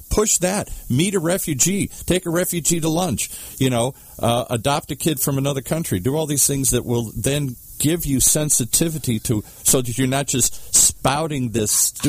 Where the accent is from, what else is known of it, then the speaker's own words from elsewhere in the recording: Midwest, United States; now in California, United States; Where I grew up in the Midwest, there were, especially in those days, it was all lily white looking like me, buddy.